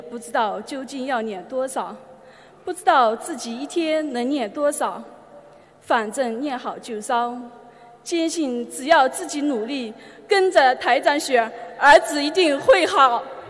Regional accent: Jiangsu, China; 我是来自江苏的同修，在2011年年尾离的婚

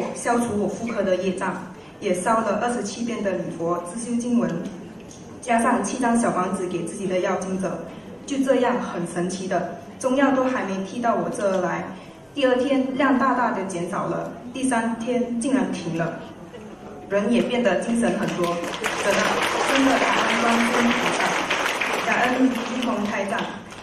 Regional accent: Australia; 我是澳洲的

